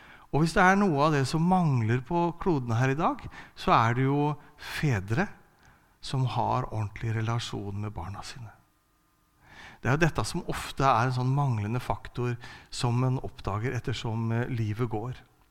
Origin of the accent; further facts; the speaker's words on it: Kragerø, Telemark, Norway; så vokste jeg opp i en menighet. Jeg kommer fra Kragerø, vokste opp i Frikirken i Kragerø.